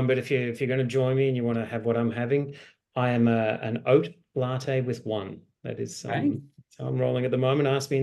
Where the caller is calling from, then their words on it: Noosa, Queensland, Australia; I'm on the beautiful Sunshine Coast, just in Noosa in Queensland.